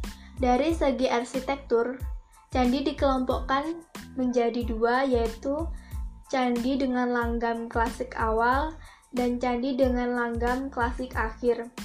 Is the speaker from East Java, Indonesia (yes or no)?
yes; East Java, Indonesia; Kalau di daerahku sendiri, itu ada candi terbesar di Jawa Timur